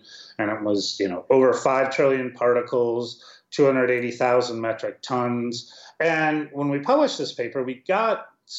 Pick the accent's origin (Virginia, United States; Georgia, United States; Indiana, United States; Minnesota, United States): Minnesota, United States; Minneapolis; I'm originally from Minneapolis, and, you know, nobody was talking about plastic in the Midwest